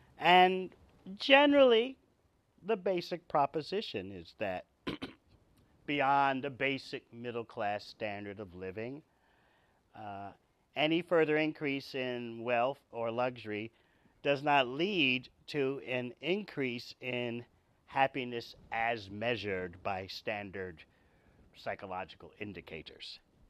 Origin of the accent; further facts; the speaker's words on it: New York City, New York, United States; born there; I was not born in India. As you heard, I was born in New York City.